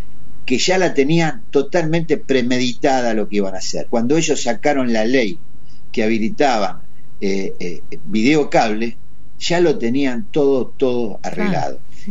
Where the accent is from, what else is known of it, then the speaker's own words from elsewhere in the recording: Buenos Aires, Argentina; Hay que retrotraerse, los que somos del barrio de Zona Sur conocemos.